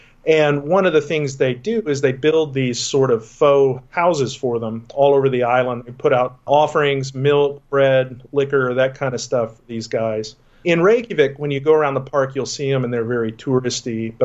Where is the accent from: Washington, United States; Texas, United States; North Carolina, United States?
Texas, United States; And I grew up in Texas, and most of the stuff I researched was sort of our legends down there.